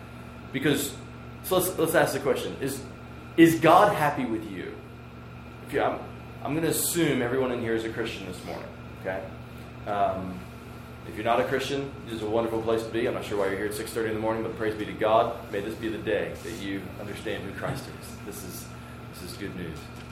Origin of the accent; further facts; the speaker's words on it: Pennsylvania, United States; All right, see, I'm from Pennsylvania. I'm a Pennsylvanian.